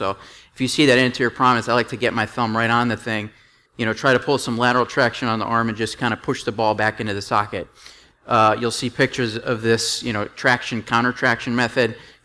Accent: Chicago, Illinois, United States; I'm originally from Chicago. I went to University of Iowa for undergrad medical school. I went back to Chicago at Loyola.

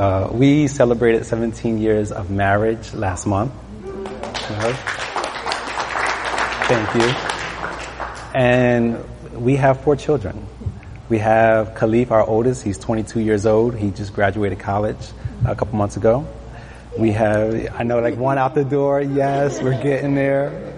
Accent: Lancaster, Pennsylvania, United States; now in Maryland, United States; We've been in Maryland 15 months now, actually. We are from Lancaster, PA.

